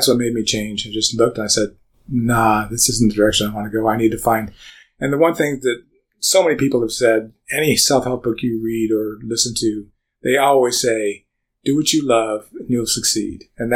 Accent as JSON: {"language": "English", "town": "San Diego", "region": "California", "country": "United States", "tie": "born or raised there", "said": "I looked back when I was a kid growing up in San Diego, California."}